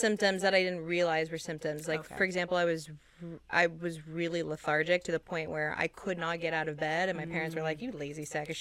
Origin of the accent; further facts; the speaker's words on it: Austin, Texas, United States; So I grew up in Austin. So it's kind of like.